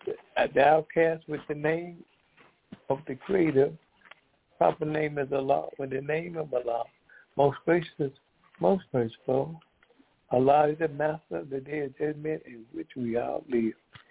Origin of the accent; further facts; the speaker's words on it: Decatur, Georgia, United States; I'm from Decatur, Georgia.